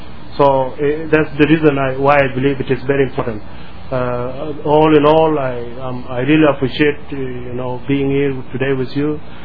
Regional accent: South Sudan; English is a second language; now in Mankato, United States; I'm a Nuer. I'm Nuer from South Sudan. I live here in the United States for 10 years. I live in Mankato, Minnesota.

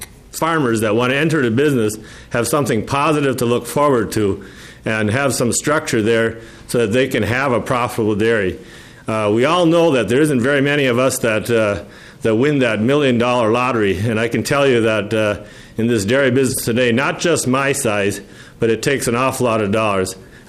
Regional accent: Melrose, Minnesota, United States; from Melrose, Minnesota, central Minnesota.

